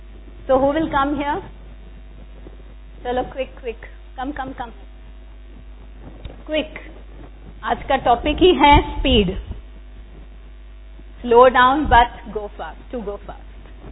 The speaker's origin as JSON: {"language": "Hindi", "town": "Mumbai", "region": "Maharashtra", "country": "India", "said": "और हम मुंबई से आते हैं तो मुंबई में ये बहुत सुनने को मिलता है"}